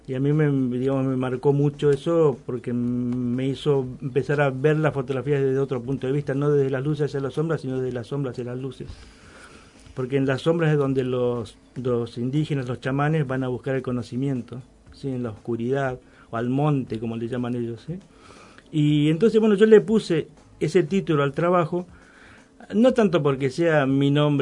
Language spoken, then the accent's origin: Spanish; Chaco, Argentina; Yo soy del Chaco.